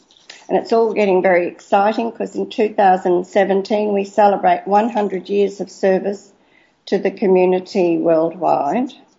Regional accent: Ipswich, Queensland, Australia; born there; Well, I was born in Ipswich, and that's where I met and married my husband.

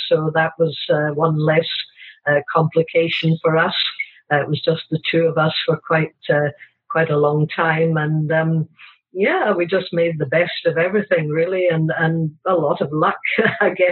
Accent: Scotland, United Kingdom; also born or lived in South Africa; now in Australia; I'm originally from Scotland, but I haven't lived there in many years. We actually lived in South Africa for over 20 years. That was from 1983 through to 2006, and that was when we came to Australia.

